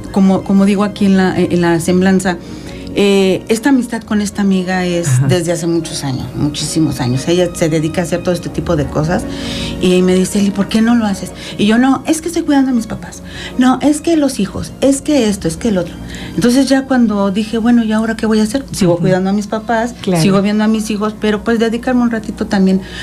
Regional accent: State of Mexico, Mexico; now in Cuernavaca, Mexico; Nosotros venimos del Estado de México. Sí. Yo tengo ya 4 años viviendo aquí en Cuernavaca.

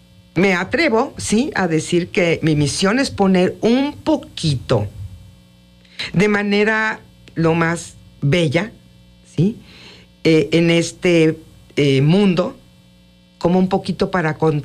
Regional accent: Mexico; born there; Yo soy originaria de Nicaragua. Yo soy migrante. Yo ya nací en México

